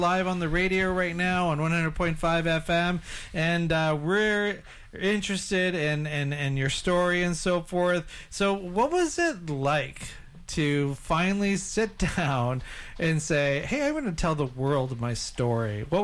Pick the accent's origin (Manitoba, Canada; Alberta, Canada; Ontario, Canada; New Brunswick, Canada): Ontario, Canada; now in British Columbia, Canada; I grew up in Ontario. Now I'm in BC, but I'm very close to Detroit.